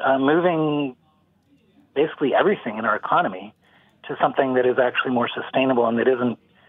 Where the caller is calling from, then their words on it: San Francisco, California, United States; I'm in San Francisco, so it's still late morning here.